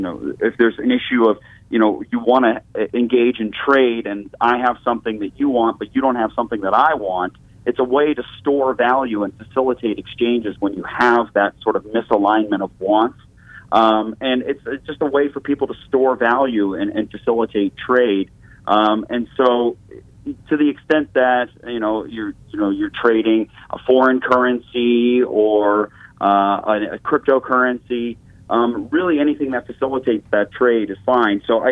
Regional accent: Florida, United States; now in Washington, United States; I grew up in Pinellas County.

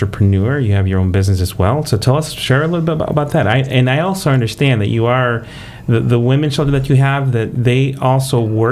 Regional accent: Rochester, New York, United States; She's from my hometown, Rochester

